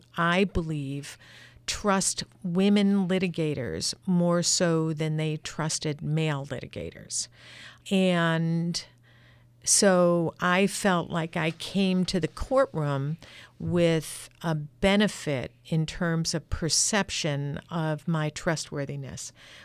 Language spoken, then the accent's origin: English; Buffalo, New York, United States; I came from Buffalo, New York, where the snows may be higher than in Michigan.